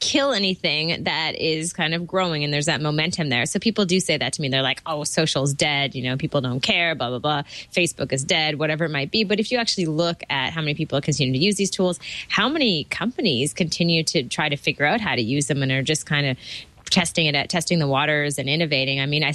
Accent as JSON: {"language": "English", "town": "Toronto", "region": "Ontario", "country": "Canada", "said": "from Toronto, Ontario, Canada."}